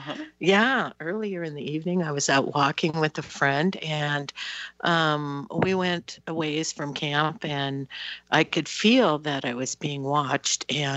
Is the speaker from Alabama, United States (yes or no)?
no; Absarokee, Montana, United States; from Absarkey, Montana.